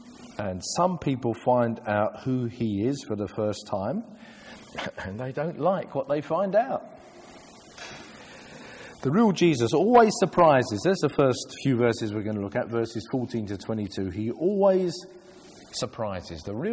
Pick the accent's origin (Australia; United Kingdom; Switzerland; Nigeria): United Kingdom; London; born there; I was born in East London. My parents are 8 children, and so there was 10 of us in a little three-bedroomed council flat.